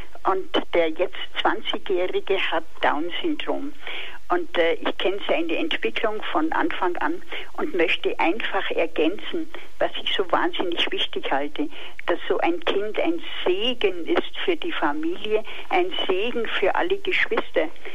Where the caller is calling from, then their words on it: Freiburg, Baden-Württemberg, Germany; bin ich ja aus Freiburg.